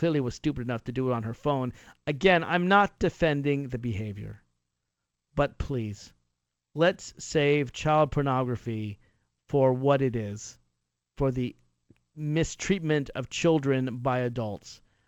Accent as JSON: {"language": "English", "region": "Virginia", "country": "United States", "tie": "born or raised there", "said": "So the prosecutors in Virginia, my home state, wanted to require 12 members of the jury"}